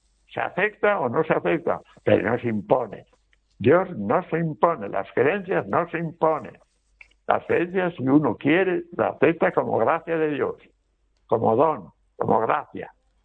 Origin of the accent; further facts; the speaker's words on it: Villalbilla de Burgos, Castile and León, Spain; A un joven de mi pueblo, ¿no? Por ejemplo, de Villalbilla de Burgos, junto a Burgos.